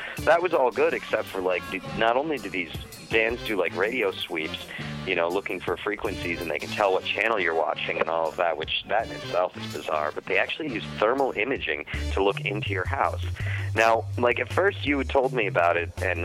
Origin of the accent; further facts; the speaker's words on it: United States; actually, I don't have one. I'm from the United States.